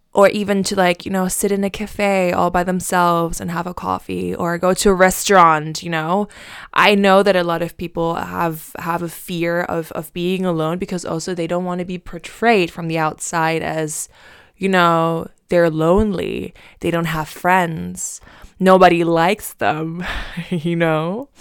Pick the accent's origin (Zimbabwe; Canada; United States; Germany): Germany; first language German; English is a second language; because obviously I grew up in Germany. It's my native language.